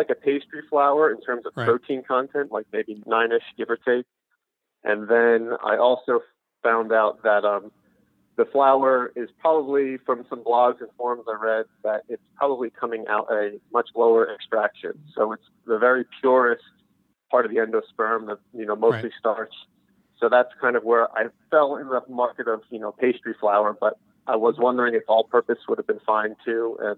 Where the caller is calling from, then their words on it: Atlanta, Georgia, United States; I'm calling from Atlanta, Georgia.